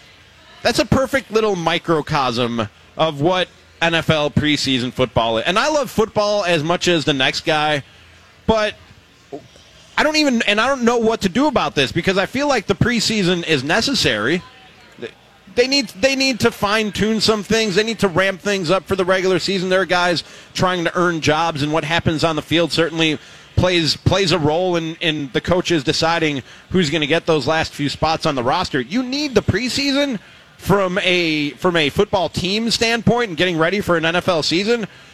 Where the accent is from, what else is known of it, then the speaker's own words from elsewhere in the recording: Wisconsin, United States; moved away; I came here from Wisconsin.